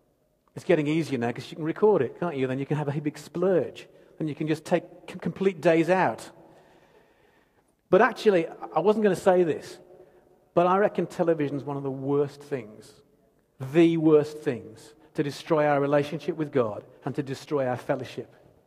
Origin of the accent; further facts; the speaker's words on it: Dudley, West Midlands, United Kingdom; now in Leicester, United Kingdom; she had to come and live in my hometown, which is Dudley. We moved to Leicester afterwards.